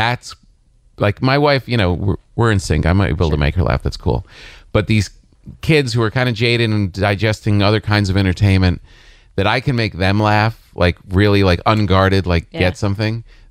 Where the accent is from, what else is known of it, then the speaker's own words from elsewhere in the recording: New Jersey, United States; You know, I grew up in New Jersey, so you kind of have to be.